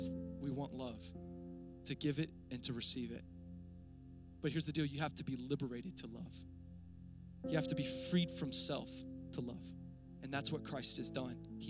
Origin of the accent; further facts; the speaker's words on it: United States; I lived in hotel rooms most of my life. I grew up around the United States.